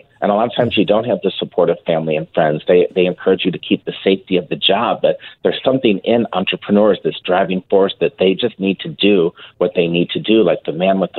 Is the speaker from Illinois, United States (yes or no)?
yes; Chicago, Illinois, United States; now in St. Louis, United States; I'm a Chicago native, born and raised in Chicago. I've moved to St. Louis. I've never looked back.